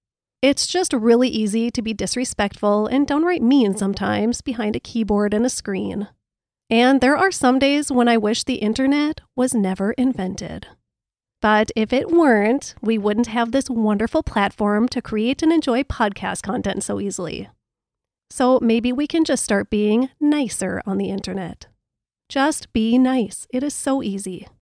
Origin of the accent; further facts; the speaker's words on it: Minnesota, United States; accent: Minnesota; So, I don't know, maybe it's my Minnesota accent